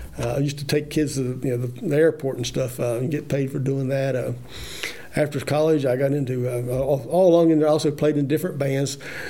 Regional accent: Albemarle, North Carolina, United States; when I was growing up in Albemarle on Cannon Avenue, there's a lot of big oak trees and stuff.

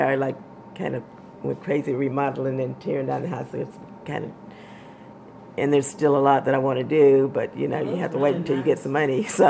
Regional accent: Georgia, United States; moved away; people think that because I was born in Georgia, grew up in the country, a lot of stuff I do not eat.

